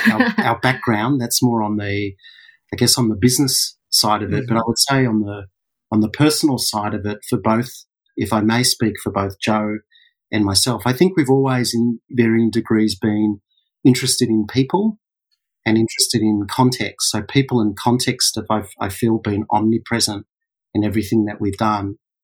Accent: Melbourne, Victoria, Australia; But I grew up in Melbourne, Australia, and felt very fortunate to have grown up there.

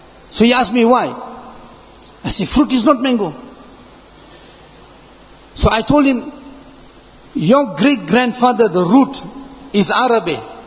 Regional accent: South Africa; I told him, "No. I'm a Muslim from South Africa."

